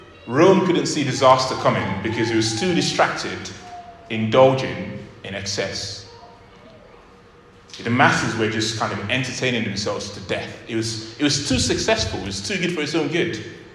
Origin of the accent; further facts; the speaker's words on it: Nigeria; I'm Nigerian, and I know a lot of Nigerians